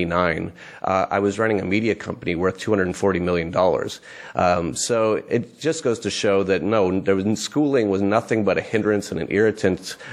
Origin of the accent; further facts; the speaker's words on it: Canada; I grew up in Canada, so it was always Canada's the greatest because of this and that.